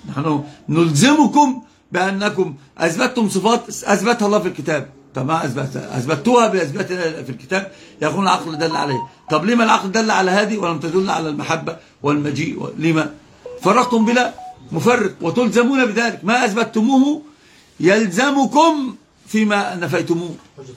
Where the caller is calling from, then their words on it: Sudan; أنا رديت لنا من السودان